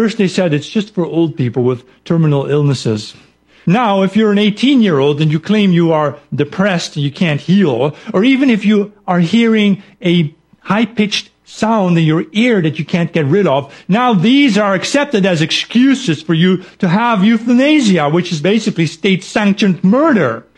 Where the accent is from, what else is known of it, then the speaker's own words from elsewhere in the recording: Netherlands; growing up in the Netherlands, I witnessed firsthand how our country began pandering to the immigrants.